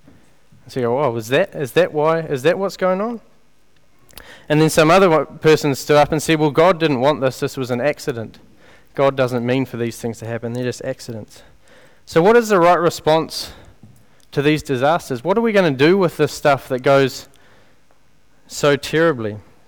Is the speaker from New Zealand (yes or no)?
yes; Christchurch, Canterbury, New Zealand; there was a 6.3 magnitude earthquake that struck my hometown of Christchurch.